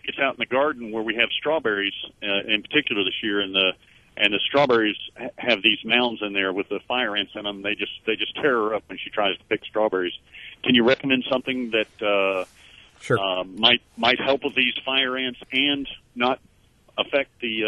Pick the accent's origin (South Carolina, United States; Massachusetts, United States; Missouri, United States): South Carolina, United States; I'm from South Carolina, and that's where I'm having the problem at.